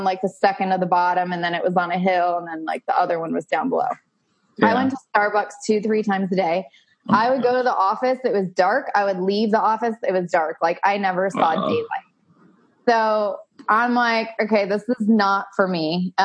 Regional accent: Arizona, United States; So I grew up in Arizona, went to college in Tucson, and I needed the sun.

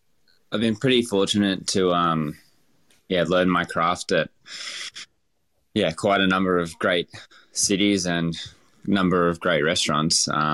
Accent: Queensland, Australia; Growing up in Queensland and stuff, it was like we were pretty, a really working class family.

